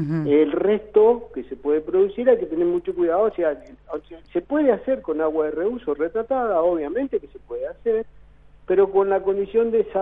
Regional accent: San Rafael, Mendoza, Argentina; born there; moved away as an adult; also born or lived in Sierra Grande; now in Puerto Madryn, Argentina; Nací en Mendoza, en San Rafael, Mendoza, y a partir de los 18 años me vine a la Patagonia, tuve años en Sierra Grande, 7 años en Sierra Grande, después, bueno, eso fue en el 77

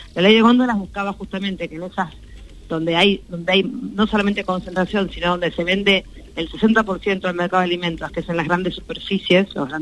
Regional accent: La Plata, Buenos Aires Province, Argentina; yo soy de La Plata

